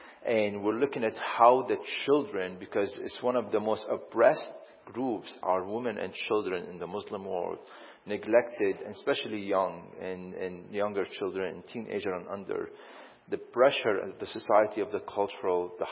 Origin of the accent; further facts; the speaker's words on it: Damascus, Damascus Governorate, Syria; You know, I grew up in Damascus, and you walk in the old court of Damascus